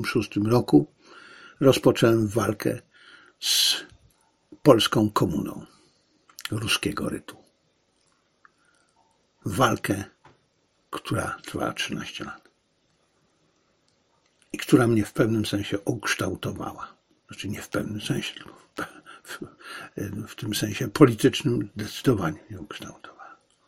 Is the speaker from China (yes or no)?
yes; China; Ja jestem Chińczykiem